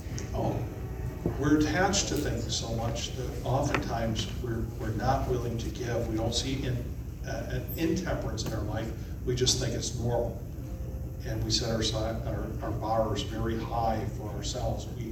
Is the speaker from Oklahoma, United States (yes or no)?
no; Florida, United States; Yeah, I grew up here in Florida without air conditioning. Not in the house, not in the car.